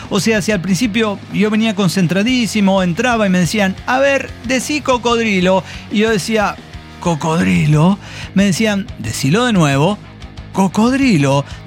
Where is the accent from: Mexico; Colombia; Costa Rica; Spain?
Mexico; Mexico City; soy de Ciudad de México y vivo acá, hacia el sur de la ciudad